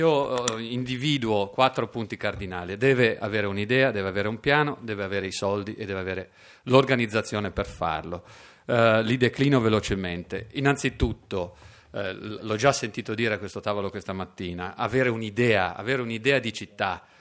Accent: Genoa, Liguria, Italy; poi da genovesi ci viene anche abbastanza facile

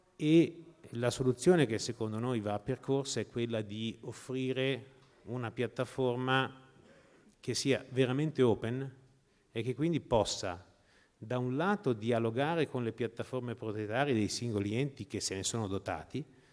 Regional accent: Mantua, Lombardy, Italy; born there; io sono nato a Mantova, Sabbioneta

